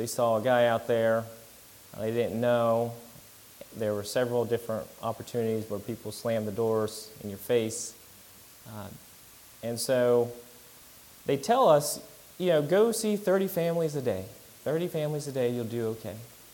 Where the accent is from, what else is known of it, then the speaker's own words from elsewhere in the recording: Kansas, United States; now in Hickory, United States; I'm originally from Kansas, moved out here in 2006. Didn't know anybody.